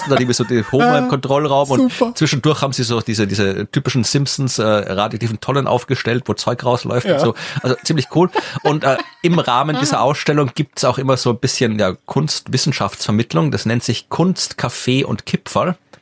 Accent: Krems, Lower Austria, Austria; zumindest geografisch in Krems, das ist die Stadt, wo ich herkomme

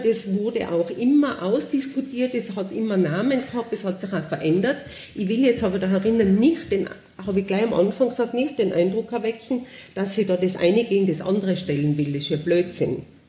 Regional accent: Tyrol, Austria; ich bin auf der Bettelwurf-Hütten oben aufgewachsen, ich war 2 Jahre und meine Eltern haben die übernommen, 1958.

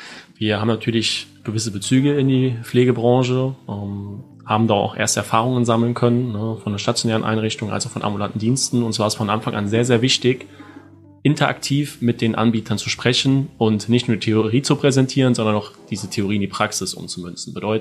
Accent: Bad Neuenahr-Ahrweiler, Rhineland-Palatinate, Germany; wir kommen aus Bad Neuenahrweiler, weiter Anreise nach Berlin.

